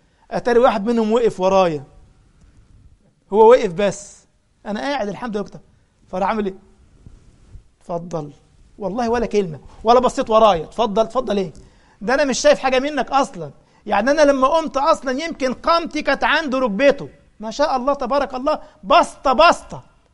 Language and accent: Arabic; Egypt; احنا كلمة بسيط في مصر بالدارجة يعني قليل على عكس اللغة